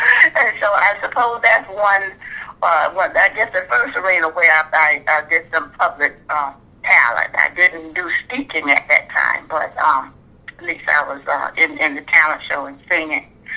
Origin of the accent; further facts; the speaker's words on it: South Carolina, United States; now in Washington, United States; Okay, well, I was raised in South Carolina by my mother